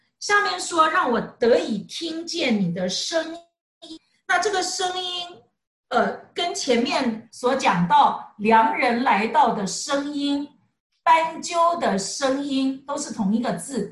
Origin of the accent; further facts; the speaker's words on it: China; 所以我们中国人也知道狐狸好像不是一个很好的字